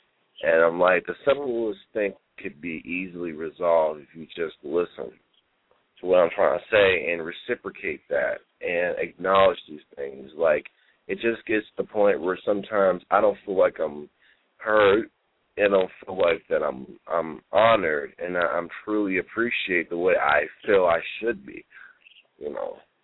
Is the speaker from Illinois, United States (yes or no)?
yes; Illinois, United States; also born or lived in New Mexico; now in Fort Stewart, United States; I'm originally from Illinois, but I lived in New Mexico for 14 years and now residing in Fort Stewart, Georgia.